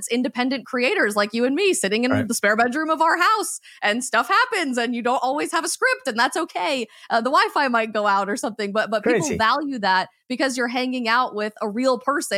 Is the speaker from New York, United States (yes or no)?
no; Colorado, United States; in my home state of Colorado